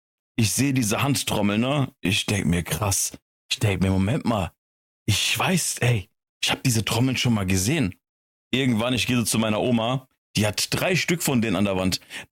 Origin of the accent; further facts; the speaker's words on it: Frankfurt, Hesse, Germany; also unsere Straße, wo ich aufgewachsen bin, die hieß Ben-Gurion-Ring. Die kennt man in Frankfurt, Bonamés.